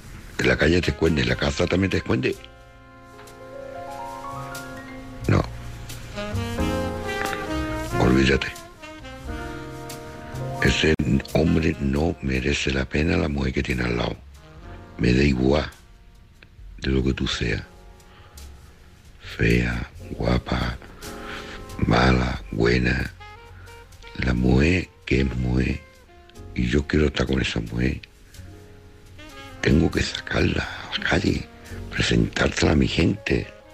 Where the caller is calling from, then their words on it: San Roque, Andalusia, Spain; de San Roque.